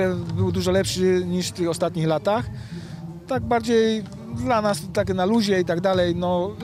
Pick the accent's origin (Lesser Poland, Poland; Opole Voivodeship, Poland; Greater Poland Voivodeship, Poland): Greater Poland Voivodeship, Poland; Odolanów; tutaj jesteśmy z Odolanowa